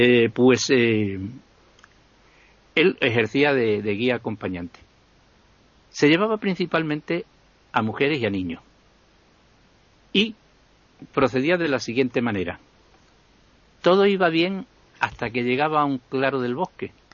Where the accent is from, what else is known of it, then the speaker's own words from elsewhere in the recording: Mérida, Extremadura, Spain; yo de pequeño pues voy a pasar por las calles de mi pueblo de Mérida